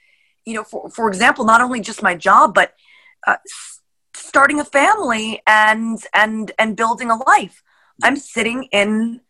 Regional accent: New Jersey, United States; Yeah, I grew up on the Palisades across the river.

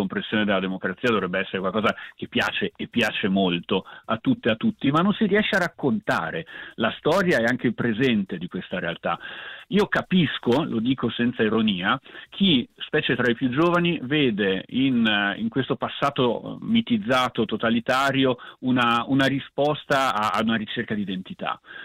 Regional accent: Trentino-Alto Adige, Italy; anche perché altrimenti da trentino mi saprei divertire come si deve, sarei un chiuso orso di montagna

